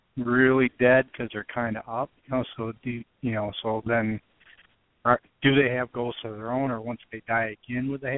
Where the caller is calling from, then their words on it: Milwaukee, Wisconsin, United States; I'm calling from Milwaukee.